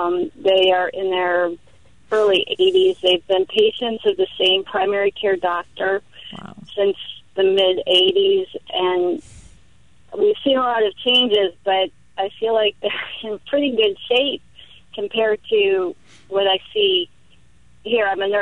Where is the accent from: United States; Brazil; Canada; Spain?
United States; Danville, Pennsylvania; now in Lansdowne, United States; I live in Philadelphia area in Lansdowne, but I'm from Danville, and my first job was at Geisinger in the late 80s, and my parents still live there.